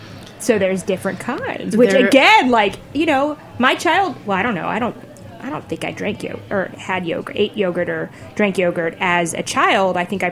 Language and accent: English; Midwest, United States; I grew up in the Midwest in a rural area.